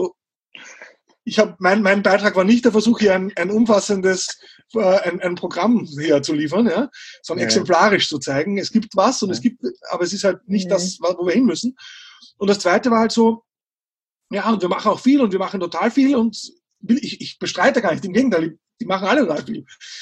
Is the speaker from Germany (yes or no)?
no; Austria